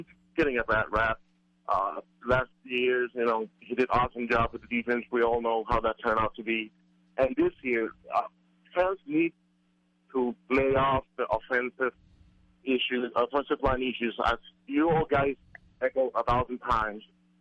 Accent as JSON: {"language": "English", "country": "Puerto Rico", "said": "You know, I'm from Puerto Rico."}